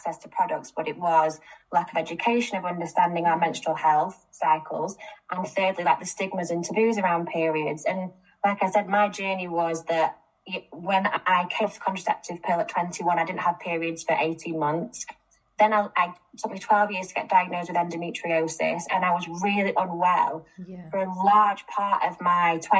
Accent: Manchester, North West England, United Kingdom; I am a Northerner. I'm from Manchester

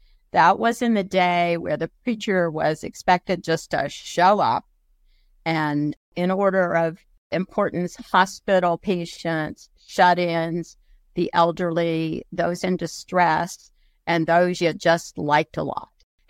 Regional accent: Knoxville, Tennessee, United States; I was raised in Knoxville, Tennessee. That's East Tennessee to you, the mountainous region of the state.

